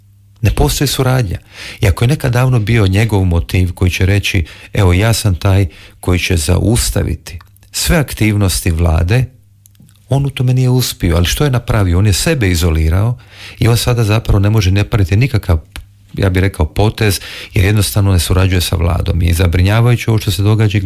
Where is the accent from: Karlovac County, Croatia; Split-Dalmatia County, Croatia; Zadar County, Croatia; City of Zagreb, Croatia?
Split-Dalmatia County, Croatia; ja kao predsjednik koji živim za Dalmaciju, volim cetinski kraj, tu sam odrastao